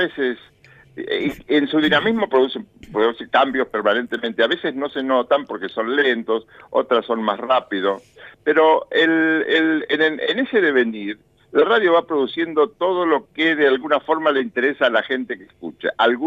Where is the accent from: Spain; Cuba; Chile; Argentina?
Argentina; Bragado, Buenos Aires Province; now in Buenos Aires, Argentina; cuando yo vine de Bragado, sí, para hacer el Diesel, era la única motivación por la cual yo me radicaba acá.